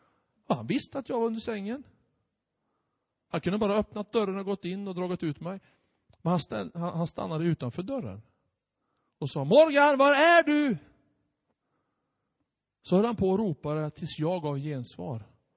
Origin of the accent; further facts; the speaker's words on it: Hagfors, Värmland, Sweden; Och jag predikade hemma i Hagfors.